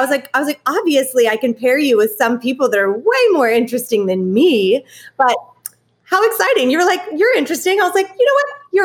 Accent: California, United States; I am originally from California.

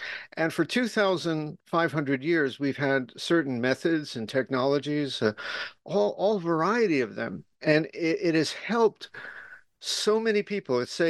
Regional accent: United States; moved away as an adult; now in Japan; I'm just an American guy, former lawyer who's been in Japan for 38 years.

